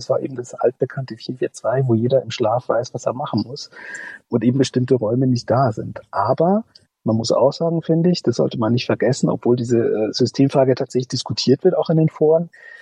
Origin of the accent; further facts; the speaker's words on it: North Rhine-Westphalia, Germany; born there; now in Leipzig, Germany; Ich bin gebürtiger Ostwestfale